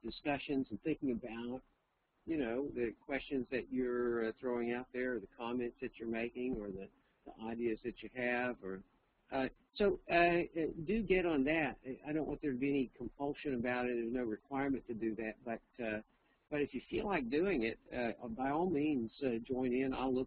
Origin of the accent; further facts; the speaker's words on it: Texas, United States; accent: Texas; my Texas accent is too thick